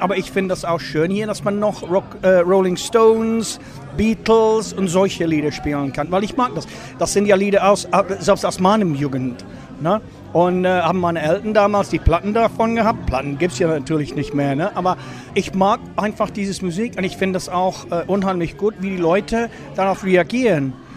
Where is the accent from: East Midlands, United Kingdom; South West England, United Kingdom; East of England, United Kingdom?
East Midlands, United Kingdom; Nottingham; German is a second language; moved away as an adult; now in Germany; Nein, ich komme aus Nottingham.